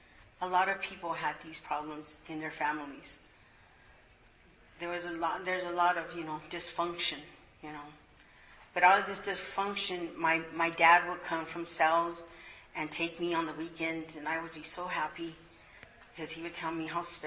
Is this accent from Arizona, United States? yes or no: yes; Tucson, Arizona, United States; And I was born here in South Tucson. If you don't know where that's at, it's just about 5-10 miles from here. So I'm a native Tucsonan.